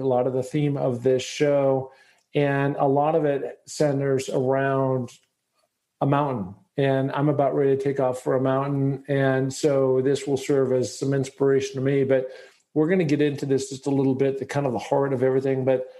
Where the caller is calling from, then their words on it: Sun Valley, Idaho, United States; But I'm talking from Sun Valley, Idaho.